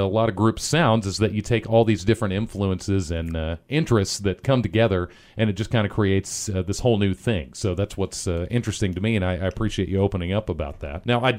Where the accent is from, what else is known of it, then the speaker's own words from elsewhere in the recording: Dallas, Texas, United States; I grew up in Dallas, so it's just too many people around to really be able to jam out in a garage.